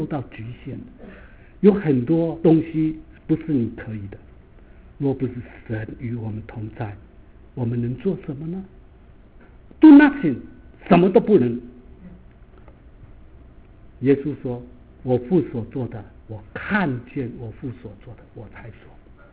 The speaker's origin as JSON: {"language": "Chinese", "country": "Taiwan", "said": "因为我会台语，我从台湾来"}